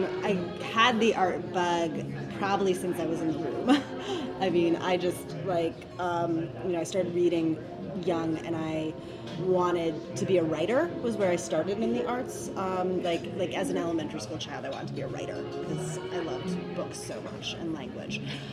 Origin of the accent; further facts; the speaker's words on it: Albuquerque, New Mexico, United States; now in Portland, United States; I did not. I'm from Albuquerque, New Mexico.